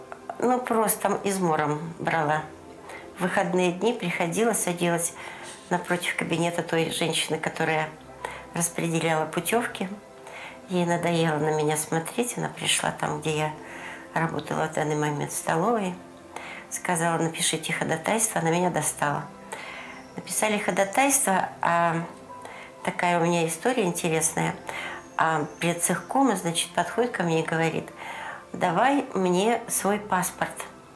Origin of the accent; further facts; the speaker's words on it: Abakan, Khakassia, Russia; moved away; also born or lived in Central Asia; Я сибирячка, Красноярский край, Хакасия, Абакан. Это моя вотчина, это чудесный, чудесный, неповторимый край.